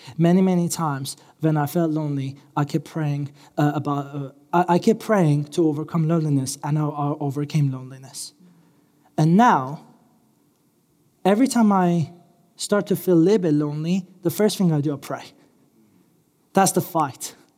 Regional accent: Iran; As I mentioned, I'm Iranian. I grew up in Iran. I grew up in persecuted church.

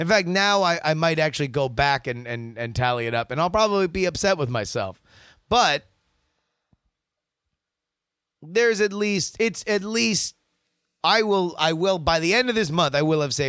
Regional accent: Canada; I'm from Canada, so we're generally still expecting a snowstorm or three by the time that March rolls around.

